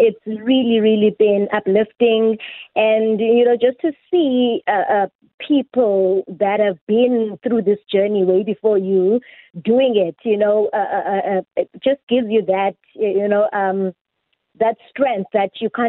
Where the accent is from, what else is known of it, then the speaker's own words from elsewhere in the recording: KwaZulu-Natal, South Africa; I am from KwaZulu-Natal, now ebizwa ngoba iGqeberha. Beautiful, beautiful place, very calm.